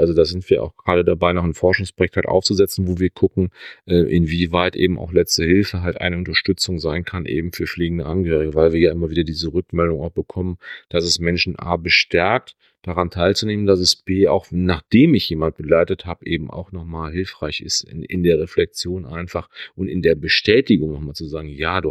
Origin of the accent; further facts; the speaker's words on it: Rhineland, Germany; born there; Ist für mich als geborener Rheinländer